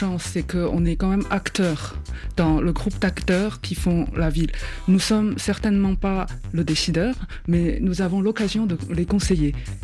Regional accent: China; now in France; Je suis chinoise.

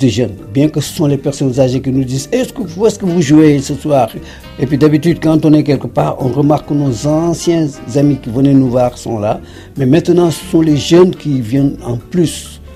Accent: Senegal; mais en tant que Sénégalais, les gens n'étaient pas tellement accrochés à ça.

